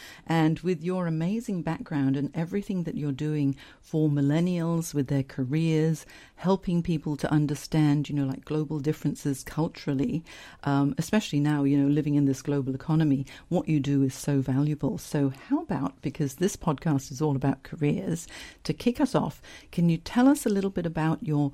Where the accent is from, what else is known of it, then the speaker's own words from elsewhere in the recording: Hong Kong; now in Australia; I grew up in Hong Kong with a British father and Chinese mum